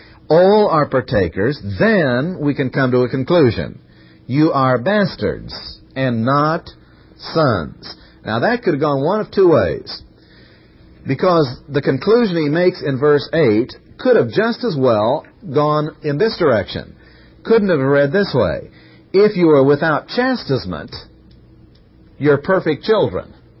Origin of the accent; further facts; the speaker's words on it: Missouri, United States; And this is appropriate since we're from Missouri. Our state animal is the donkey